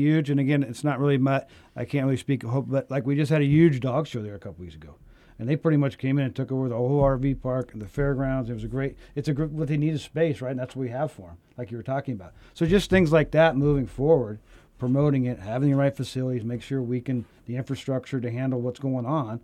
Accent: Ferndale, United States; I grew up in Ferndale. I grew right across the field from Ferndale. I've been going to Ferndale Fair for my whole life.

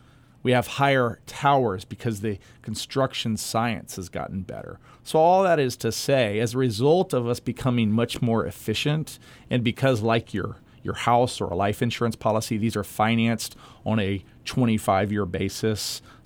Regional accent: San Antonio, Texas, United States; No, I'm from San Antonio originally, so I like

